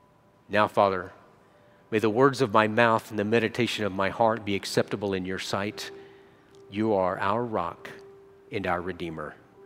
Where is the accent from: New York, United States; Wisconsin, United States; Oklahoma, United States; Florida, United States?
Oklahoma, United States; Hugo; all they could remember was my hometown. They wouldn't remember my name, so I was from Hugo, Oklahoma.